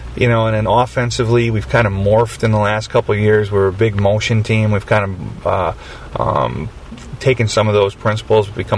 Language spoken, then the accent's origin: English; Waterville, United States; we've got actually from my hometown Waterville